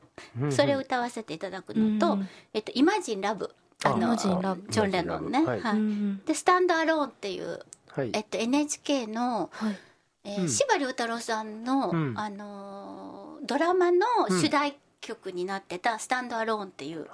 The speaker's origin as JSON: {"language": "Japanese", "town": "Otsu", "region": "Shiga", "country": "Japan", "said": "はい、大津の出身なんですけどね、この、はい、大津琵琶湖っていうのは実家が大津なんですけど"}